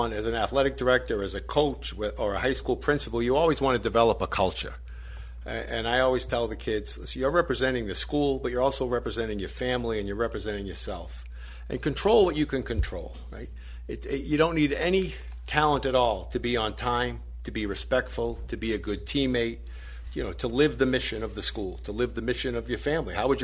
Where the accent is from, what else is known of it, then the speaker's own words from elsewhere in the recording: Boston, Massachusetts, United States; born there; now in Pittsburgh, United States; Well, I was born in Boston.